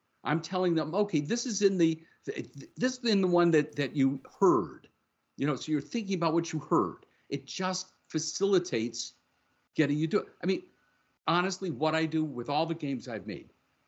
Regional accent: Los Angeles, California, United States; I was raised in Los Angeles, and so we didn't have to be taught anything about moving tectonic plates.

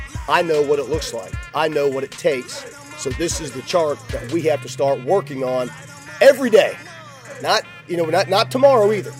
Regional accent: Ohio, United States; And, football in Ohio, I grew up right around the Hall of Fame, and it was emphasized at an early age

